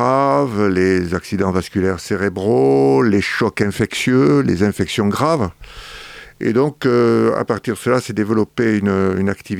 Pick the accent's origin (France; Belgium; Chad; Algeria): France; Montpellier, Occitanie; Je suis né à Montpellier, d'une famille qui est à Montpellier depuis plusieurs générations. Je vais vers mes 70 ans. Et donc, j'ai fait mes études à Montpellier. J'ai fait mes études primaires, secondaires à Montpellier, mes études de médecine à Montpellier.